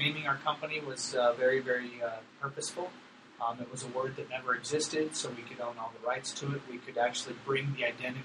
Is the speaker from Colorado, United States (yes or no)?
yes; Aurora, Colorado, United States; I grew up in Aurora, and those were my stomping grounds.